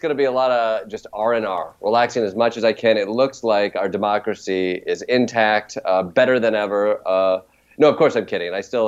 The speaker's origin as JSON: {"language": "English", "town": "Kalamazoo", "region": "Michigan", "country": "United States", "tie": "born or raised there", "said": "I come from Kalamazoo, which is a college town, a fairly liberal town, but, 5 miles outside of Kalamazoo, and it's farm country. It's cherry country. It's hunting country."}